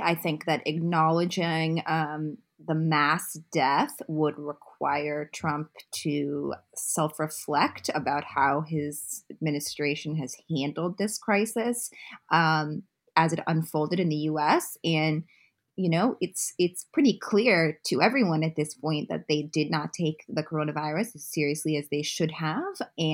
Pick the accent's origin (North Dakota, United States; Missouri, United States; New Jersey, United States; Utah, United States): Utah, United States; I am from Utah. there is no world where someone would describe Utah as overwhelmingly Democratic.